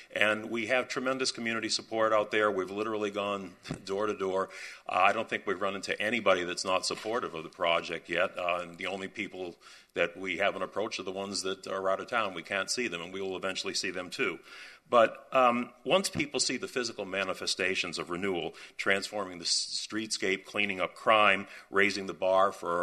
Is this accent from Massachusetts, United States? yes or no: yes; Boston, Massachusetts, United States; So I come from Boston, and excuse me if I leave my R's out of certain words.